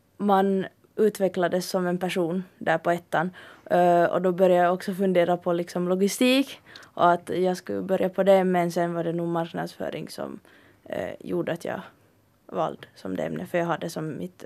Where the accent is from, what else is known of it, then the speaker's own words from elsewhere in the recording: Ostrobothnia, Finland; alltså jag är från Österbotten, så det här att liksom söka till skolor i Österbotten var mer så här att sök hit.